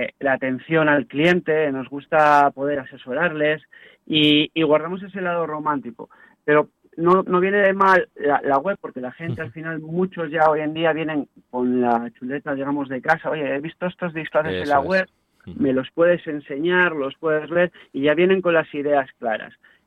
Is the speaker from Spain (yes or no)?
yes; Bilbao, Basque Country, Spain; Menos mal que somos de Bilbao y sabemos.